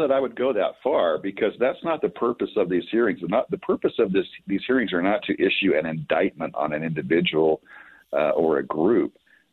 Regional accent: United States; So for me, as an American, it's very interesting and it's informative and educational about what for our country was in the top tier of darkest days in our nation's history.

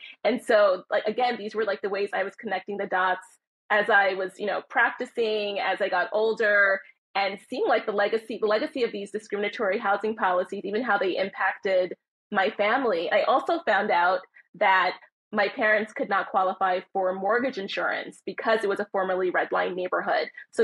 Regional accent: Brooklyn, New York, United States; Yeah, I grew up in Crown Heights.

